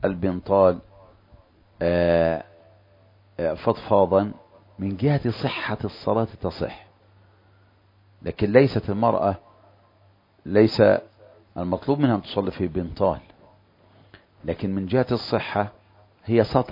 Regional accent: Egypt; مثل اللباس عندنا في مصر

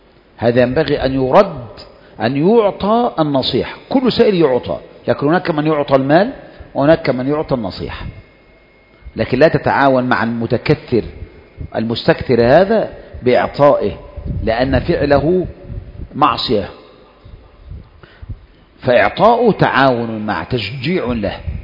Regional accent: Egypt; وعندنا في مصر شعرات النبي

